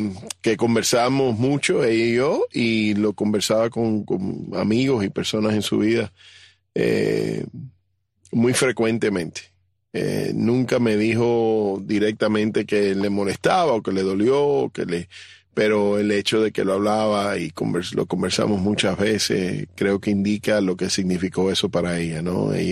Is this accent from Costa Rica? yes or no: no; United States; Así que para mí es un orgullo como cubano-americano, por ambas partes, por el lado cubano y el lado americano, ¿no?